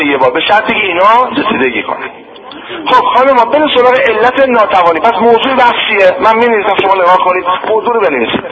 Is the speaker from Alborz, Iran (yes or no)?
yes; Karaj, Alborz, Iran; also born or lived in Tehran; now in Qom, Iran; من الان خودم ساکن قومم، منزل مادرم اینها عظیمیه کرج، بزرگ شده کرجم، زادگاهم تهران بوده،